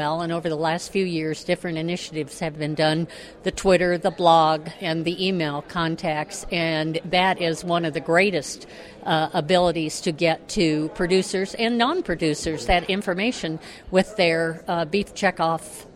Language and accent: English; Lake Placid, Florida, United States; I am from Lake Placid, Florida.